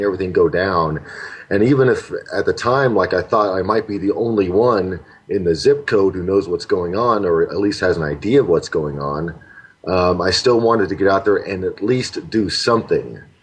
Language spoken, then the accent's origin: English; Oklahoma City, Oklahoma, United States; No, I mean, I grew up in Oklahoma, in Oklahoma City. It's my hometown